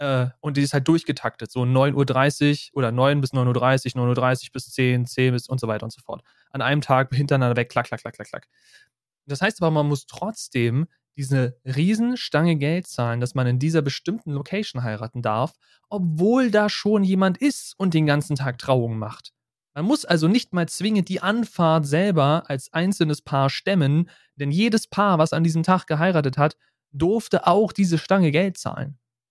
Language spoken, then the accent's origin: German; Berlin, Germany; Wir sind Berliner